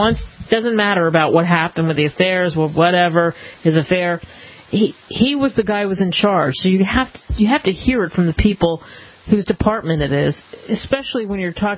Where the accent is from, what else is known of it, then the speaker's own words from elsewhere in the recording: Denver, Colorado, United States; I grew up in Denver